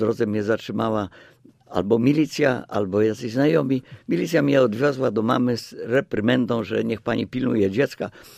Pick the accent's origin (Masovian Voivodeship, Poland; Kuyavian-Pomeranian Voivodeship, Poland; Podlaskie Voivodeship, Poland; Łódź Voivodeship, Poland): Masovian Voivodeship, Poland; Mława; born there; a ja się urodziłem w Mławie w 1945 roku